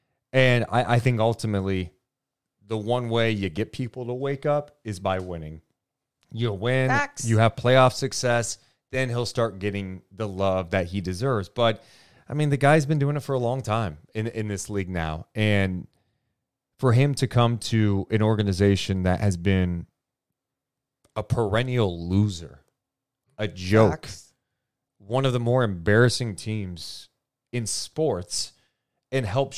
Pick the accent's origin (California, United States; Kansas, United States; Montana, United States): California, United States; Sacramento; We're born and raised in Sacramento. We know how this works.